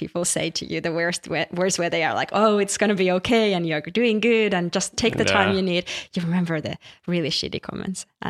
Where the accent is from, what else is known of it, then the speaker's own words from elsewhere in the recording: Finland; because I come from Scandinavia or Finland, it would be a red-haired little girl